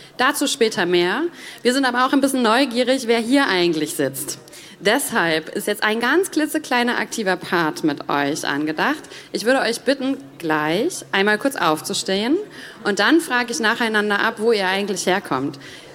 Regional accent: Rostock, Mecklenburg-Vorpommern, Germany; also born or lived in Stralsund; Ich komme aus Rostock, ursprünglich in Stralsund geboren, das heißt, ich komme von hier.

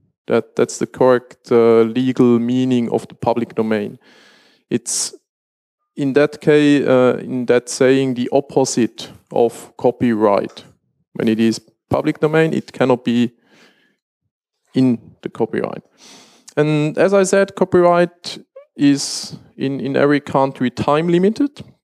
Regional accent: Switzerland; And as I said, I'm from Switzerland

